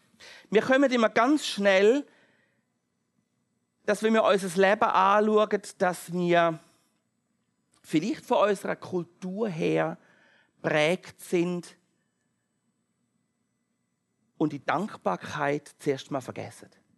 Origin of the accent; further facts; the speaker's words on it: Switzerland; Und ich glaube, auch als Schweizer Volk ist manchmal sehr viel Ungehorsam gegenüber Gott da.